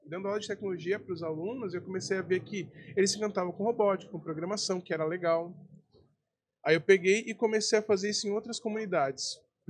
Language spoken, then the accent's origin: Portuguese; São Paulo, Brazil; Eu sou de São Paulo, que nem eu falei pra vocês, né? Eu sou filho mais velho de 9 irmãos.